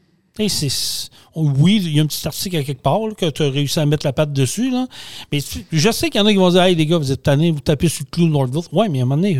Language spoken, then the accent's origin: French; Quebec, Canada; Fait que ça, on peut encore payer en tant que Québécois.